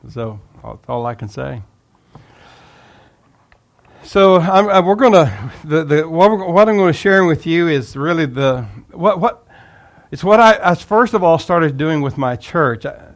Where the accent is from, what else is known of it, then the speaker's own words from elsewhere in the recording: Texas, United States; also born or lived in US West Coast; I'm from Texas. I don't know if you can tell by the accent or not. It's not South New York. We moved back to Texas in 2014. We pastored on the West Coast for 32 years